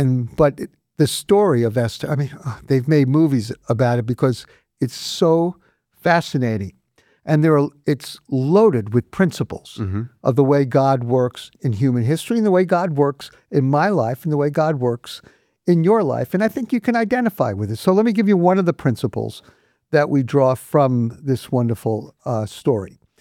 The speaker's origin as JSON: {"language": "English", "town": "New York City", "region": "New York", "country": "United States", "tie": "born or raised there", "also_born_or_lived": "Brooklyn / New Jersey / California", "said": "I was born in Brooklyn, raised in New York City, and with a little dabble time in New Jersey, you know. But I was away from New York for many, many years."}